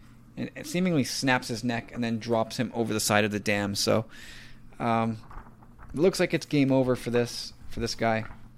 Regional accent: Canada; Shame on me as a Canadian.

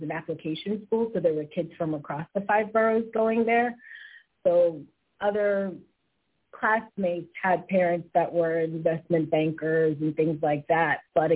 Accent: New York City, New York, United States; growing up in the Bronx and in New York

